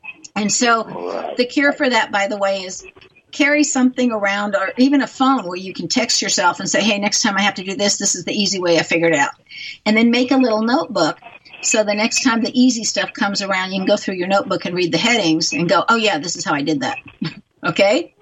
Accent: San Diego, California, United States; I grew up in San Diego, and my dad was a doctor, and he saw all kinds of things, and the number one thing he taught us was safety.

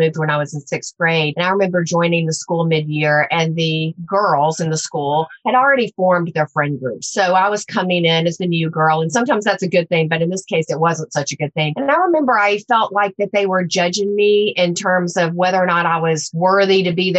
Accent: the South, United States; I know I was raised in the South, so I heard things like money doesn't grow on trees

